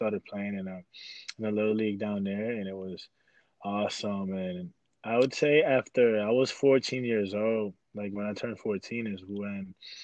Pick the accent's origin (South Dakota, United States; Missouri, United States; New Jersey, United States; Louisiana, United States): New Jersey, United States; because I was born in New Jersey and lived a little bit around there.